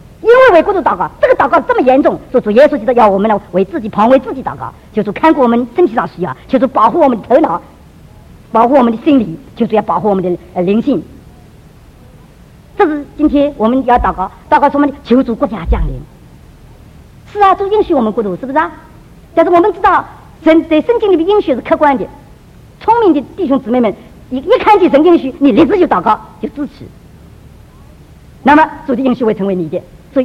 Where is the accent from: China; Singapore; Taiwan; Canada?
China; 我们中国人是民以食为天啊